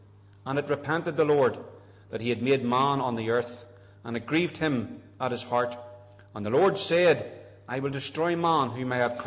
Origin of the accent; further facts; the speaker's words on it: England, United Kingdom; born there; I was born in England in 1962.